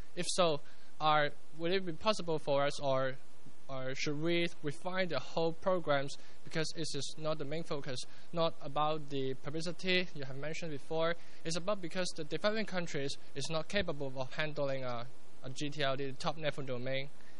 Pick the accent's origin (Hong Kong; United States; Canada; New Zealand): Hong Kong; Hi, everyone. … from Hong Kong